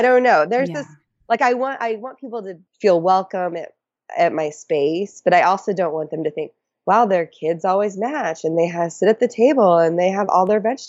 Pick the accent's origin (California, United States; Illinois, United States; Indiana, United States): California, United States; San Diego; Hi, everyone. … I'm from San Diego, and I am married to a sweet man named Sam